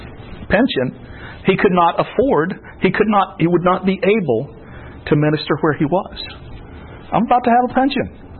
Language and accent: English; Florida, United States; now in Vermont, United States; I grew up in Florida, consider myself a Floridian. But if Lord tarries, by our next anniversary, I will have lived in Vermont longer than I ever lived in Florida.